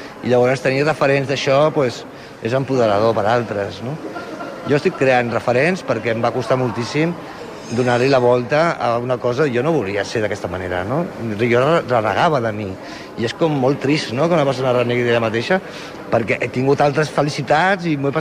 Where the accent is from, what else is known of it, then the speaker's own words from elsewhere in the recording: Catalonia, Spain; jo soc catalana